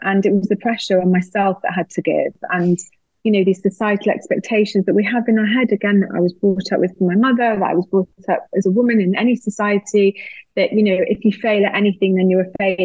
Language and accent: English; England, United Kingdom; and also being Northern. I've had quite a few negative comments about my accent.